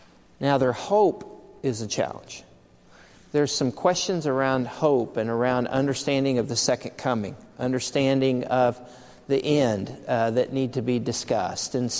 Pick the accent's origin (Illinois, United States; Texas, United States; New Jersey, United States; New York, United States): Texas, United States; moved away; As a Texan coming here, it hasn't been bitterly cold, but the snow has been so pretty to someone like me.